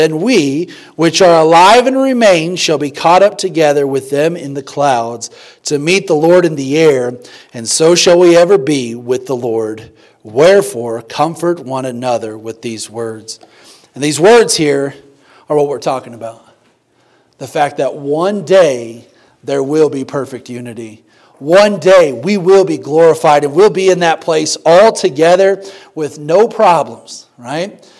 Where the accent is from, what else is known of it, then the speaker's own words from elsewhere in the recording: Fritch, Texas, United States; also born or lived in Oklahoma City; And so I think of my hometown in Fritch, and I think of all my friends and family, and I think of a lot of folks there. And I did go to college in Oklahoma City.